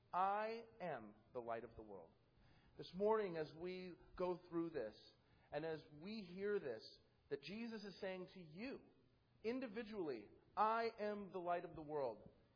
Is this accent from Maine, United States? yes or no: no; Reno, Nevada, United States; moved away as an adult; also born or lived in Ventura, California / South Carolina; I was born in Ventura, California. I was raised in Reno, Nevada from 6 months of my birth date on till about 27, till I think it was 27, 28 years old when we moved to South Carolina.